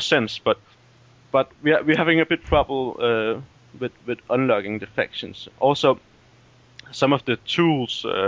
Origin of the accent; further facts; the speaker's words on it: Copenhagen, Capital Region of Denmark, Denmark; English is a second language; Yeah, I'm from Denmark